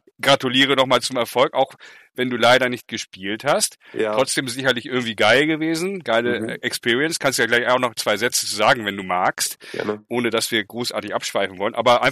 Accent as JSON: {"language": "German", "region": "Hamburg", "country": "Germany", "said": "ich bin Hamburger Jung"}